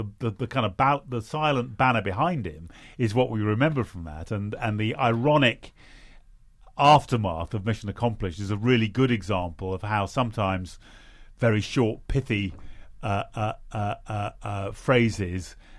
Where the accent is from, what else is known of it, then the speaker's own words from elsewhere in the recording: England, United Kingdom; what's striking to me as an English person, a friendly foreigner looking at the United States